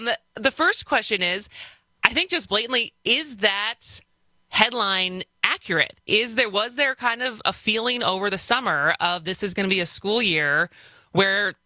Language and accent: English; Madison, Wisconsin, United States; it's always been fun when growing up in Madison and having all the students be back.